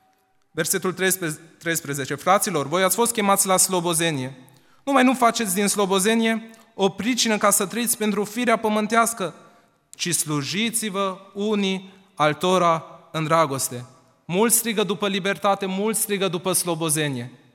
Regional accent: Romania; eu sunt român, pentru că scrie în cetățenie, pot să vă arăt pașaportul, acolo scrie că sunt român.

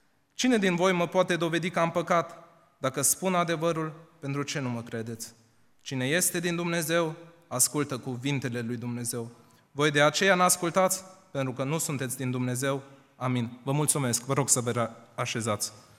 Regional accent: Romania; eu sunt român, pentru că scrie în cetățenie, pot să vă arăt pașaportul, acolo scrie că sunt român.

